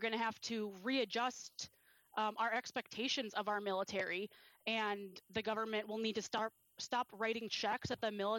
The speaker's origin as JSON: {"language": "English", "country": "United States", "said": "While I am an American and I don't have intimate knowledge of how other nations view the U.S. military"}